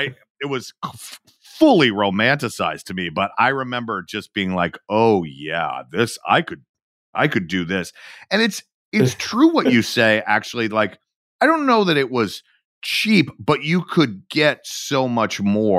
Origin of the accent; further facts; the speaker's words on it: Georgia, United States; also born or lived in Midwest / Northeast; I was from Georgia. I mean, I had traveled around. I had spent some time in the Midwest and the Northeast.